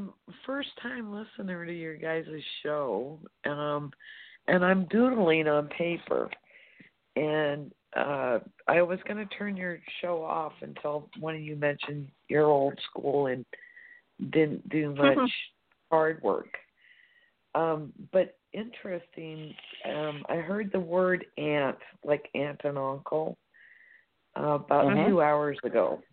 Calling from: Marysville, Washington, United States; I'm calling from Marysville, Washington.

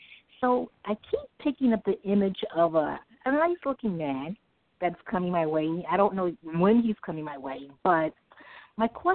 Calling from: New York City, New York, United States; I'm calling from New York City.

